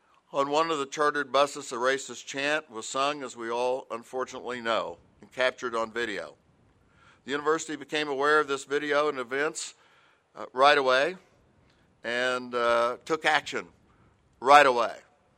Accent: Seminole, Oklahoma, United States; especially I want to thank Josh Pyron of my hometown, Seminole, Oklahoma, who was in the SAE chapter here since I've been president.

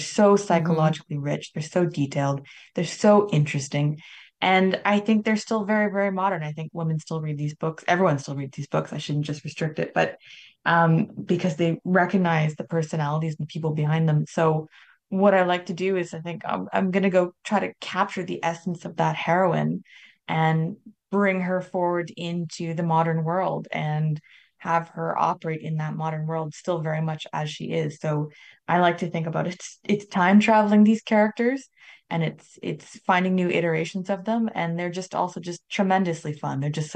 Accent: Canada; because I am a proud Canadian.

